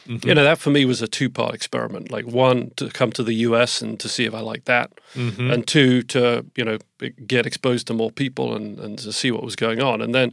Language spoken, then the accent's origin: English; South West England, United Kingdom; I grew up in a rural part of England called Dorset, which is on the south coast. It's very pretty. Mm-hmm. It's very quiet. It's farmland and coastline.